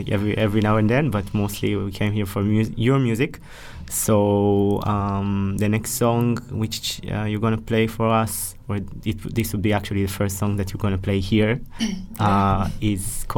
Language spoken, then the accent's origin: English; Israel; now in Prague, Czechia; So yeah, I come from Israel